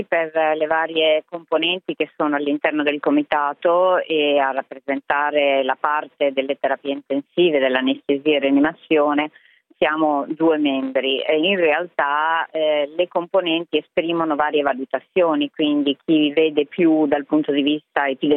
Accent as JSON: {"language": "Italian", "region": "Emilia-Romagna", "country": "Italy", "moved": "as an adult", "said": "io sono romagnola, lo dico spesso perché ovviamente sono molto legata alla mia terra di origine, ma vivo da 20 anni in Abruzzo."}